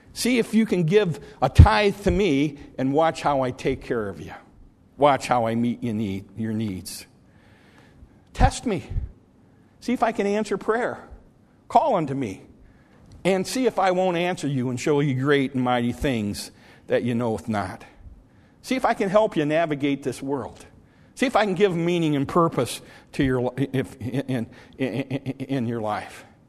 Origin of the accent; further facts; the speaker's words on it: Michigan, United States; I was from Michigan. I had never been south of the Mason-Dixon line all of my life until I got married.